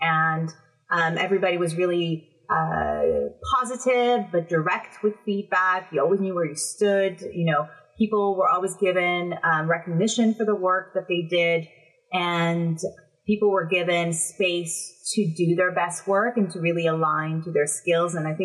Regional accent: California, United States; accent: North American; moved away as an adult; now in London, United Kingdom; And then I moved over from California. I have a North American accent, but I'm an expat now living in London.

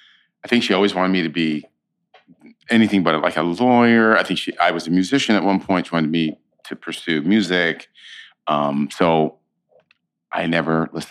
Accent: San Francisco, California, United States; also born or lived in Berkeley; I grew up in San Francisco, and they have a professional theater company there called the American Conservatory Theater.

